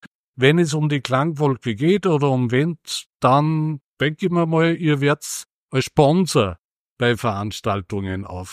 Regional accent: Upper Austria, Austria; ich weiß als Oberösterreicher und 60 Jahre auf diesem Planeten, was die Sparkasse macht

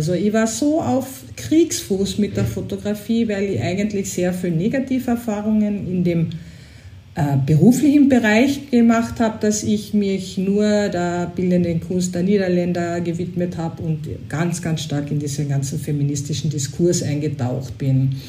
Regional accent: Carinthia, Austria; bin ich zurückgegangen nach Österreich und habe dann in Kärnten, wo ich her bin, den Lehrabschluss gemacht

